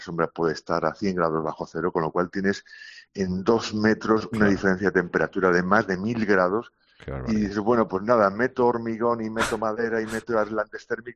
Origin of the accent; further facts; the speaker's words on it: Ciudad Rodrigo, Castile and León, Spain; estoy por mi tierra, yo soy de Ciudad Rodrigo y estamos pues ahora con la familia pasando unos días por aquí.